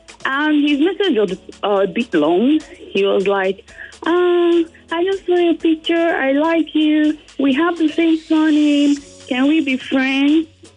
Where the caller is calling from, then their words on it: Okota, Lagos, Nigeria; I'm calling from Okota.